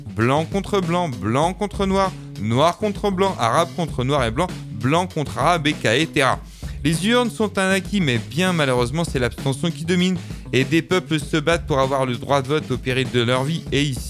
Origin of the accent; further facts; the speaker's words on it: Georgia; French is a second language; moved away as an adult; je viens de Géorgie, j'ai fui la guerre avec ma femme et mes enfants. Je suis prothésiste dentaire, j'ai 30 ans.